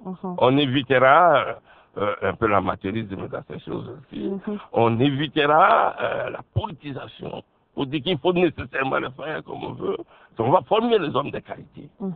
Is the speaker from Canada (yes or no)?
no; Équateur, DR Congo; now in Lubumbashi, DR Congo; Moi, je suis étudiant à Lubumbashi, je viens de l'Équateur.